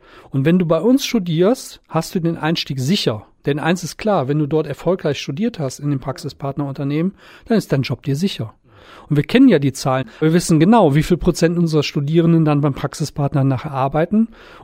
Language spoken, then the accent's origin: German; North Rhine-Westphalia, Germany; Also ich komme aus dem Rheinland, bin dort aufgewachsen, habe da studiert. An der RWTH Aachen, Rheinisch-Westfälischen Technischen Hochschule, habe ich studiert und promoviert.